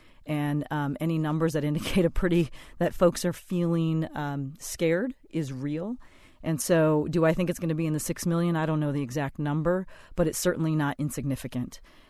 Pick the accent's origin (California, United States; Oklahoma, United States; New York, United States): California, United States; I grew up in Tulare County. My dad is actually from Mexico.